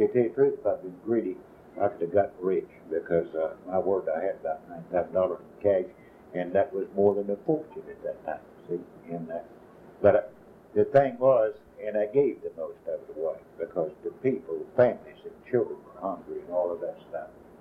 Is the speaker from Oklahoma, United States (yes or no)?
yes; Oklahoma, United States; And of course, as a kid, I grew up in Oklahoma.